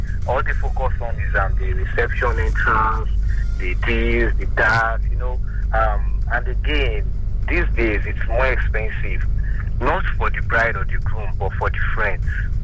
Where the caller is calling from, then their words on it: Ikeja, Lagos, Nigeria; I'm calling from Ikwaja.